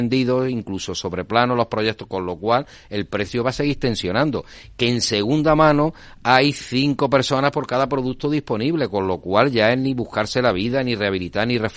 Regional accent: Torrox, Andalusia, Spain; cada cual presumimos y somos de un municipio como es Torró, y lo digo por Fitur, no por hacer publicidad a mi pueblo, que lo llevo en el corazón siempre, vengo de allí esta mañana.

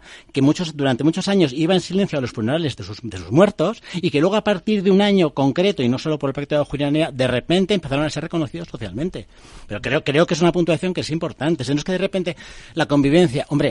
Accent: Basque Country, Spain; esto ya hablo como vasco, que conozco perfectamente mi tierra, que he vivido muchos años, que sigo teniendo casa allá.

